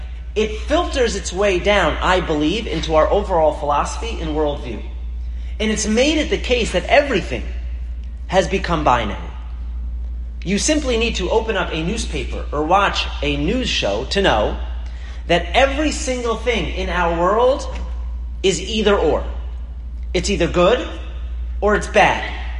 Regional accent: Boston, Massachusetts, United States; when I was growing up, we didn't have a rabbi. I grew up in Boston.

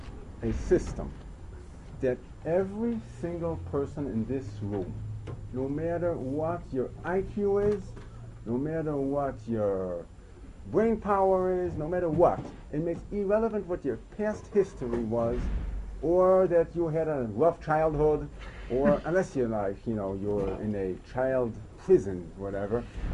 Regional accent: Chicago, Illinois, United States; I was brought up in Chicago, and then I used to know how to talk, at least the way street language, what they say.

